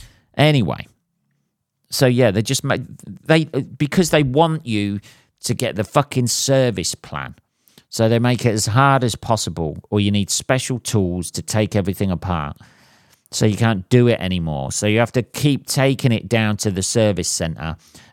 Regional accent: England, United Kingdom; because obviously I'm English

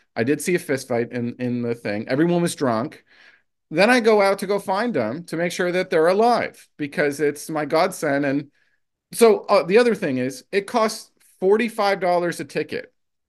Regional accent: New Jersey, United States; I've never been to a rodeo before. I'm from New Jersey. So when I see cows, I get itchy.

